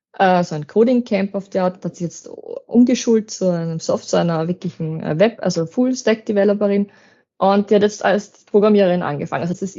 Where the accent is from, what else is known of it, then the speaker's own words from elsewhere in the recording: Lower Austria, Austria; Und ich wohne auch nicht in Wien, sondern in Horn. Also ich bin ja doch aus dem Waldviertel. Und für mich ist es dann schon, ich fahre über eine Stunde nach Wien rein.